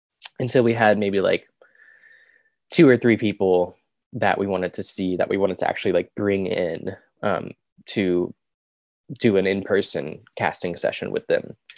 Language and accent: English; Fayetteville, United States; I am born and raised in Fayetteville. I did a lot of theater in Fayetteville, saw a lot of theater in Fayetteville.